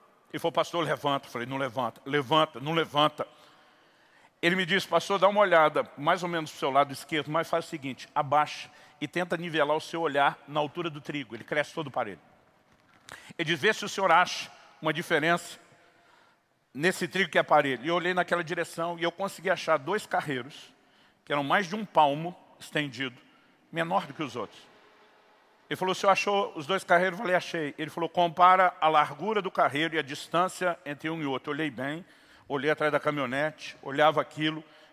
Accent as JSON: {"language": "Portuguese", "town": "Campinas", "region": "São Paulo", "country": "Brazil", "tie": "born or raised there", "moved": "yes", "said": "mudei para o Paraná, estou no Paraná desde dezembro de 93, eu saí de Campinas, estado de São Paulo, que é a segunda maior cidade do maior estado. Eu cresci na selva de pedra, não conhecia nada da agricultura."}